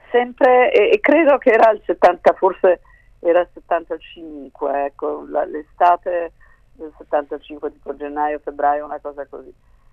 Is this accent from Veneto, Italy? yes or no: yes; Portogruaro, Veneto, Italy; now in Uruguay; io non sono veneziana, sono veneta. Però la parola veneta in castellano non si può tradurre, per cui mi metto sempre veneziana. In realtà io sono veneta, della provincia di Venezia